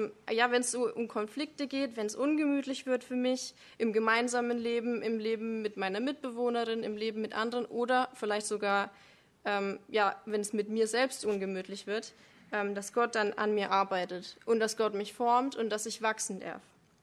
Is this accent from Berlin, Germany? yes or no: no; Bavaria, Germany; ich komme ursprünglich aus Oberfranken, wie man das vielleicht auch hören kann